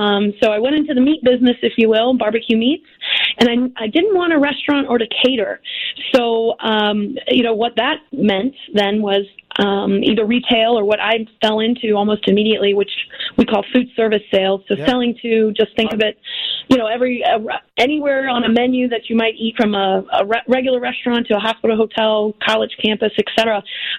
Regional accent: Virginia, United States; moved away as an adult; now in Chicago, United States; I started 12 years ago, being born and raised in Virginia, moved to Chicago 20 years ago

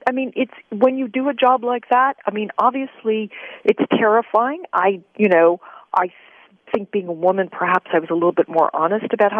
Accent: Detroit, Michigan, United States; I grew up in Detroit

